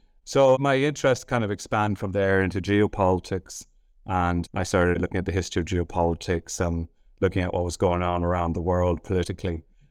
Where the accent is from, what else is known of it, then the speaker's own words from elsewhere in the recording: Ireland; also born or lived in United States; Well, I grew up in America, actually. My father worked for Aer Lingus in Boston and New York. And then my parents wanted to move to Ireland. They met in London. My mother is Austro-Hungarian, and so I moved to Ireland.